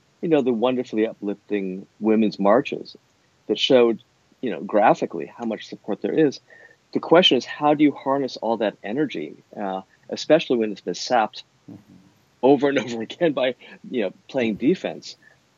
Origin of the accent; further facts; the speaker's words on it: California, United States; I grew up in the East Bay and I went to Berkeley